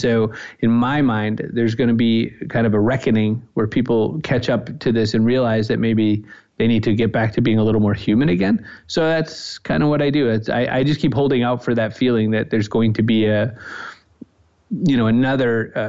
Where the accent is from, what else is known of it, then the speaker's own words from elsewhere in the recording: New England, United States; East Coast, New England, work until you're dead kind of guy.